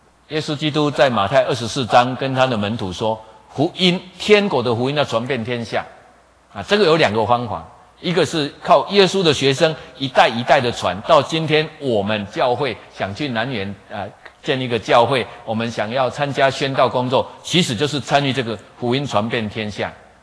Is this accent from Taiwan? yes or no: yes; Taiwan; 啊，所以我们台湾人很聪明，就把钱换成金纸用烧的